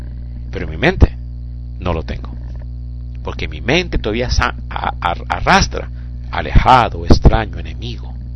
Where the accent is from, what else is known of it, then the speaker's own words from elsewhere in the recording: Colombia; born there; moved away; Yo soy colombiano en nacimiento, llevo más de 30 años en este país. Mi mente sigue siendo colombiana.